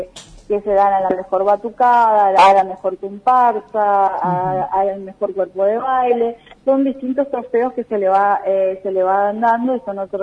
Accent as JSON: {"language": "Spanish", "region": "Corrientes", "country": "Argentina", "said": "soy correntina y siempre me llegan imágenes de los carnavales de Corrientes, por mis amistades"}